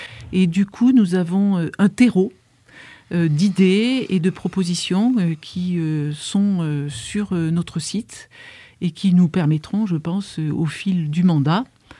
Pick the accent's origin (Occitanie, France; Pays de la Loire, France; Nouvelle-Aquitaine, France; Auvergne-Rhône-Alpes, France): Auvergne-Rhône-Alpes, France; Die; born there; je suis née à Die et je me suis engagée pendant des années pour cette ville